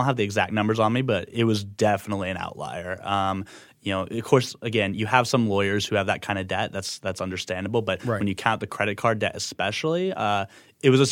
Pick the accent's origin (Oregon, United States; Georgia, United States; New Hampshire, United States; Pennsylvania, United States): Georgia, United States; You know, I've been covering her for years. I'm from Georgia. I used to work for the Atlanta Journal-Constitution.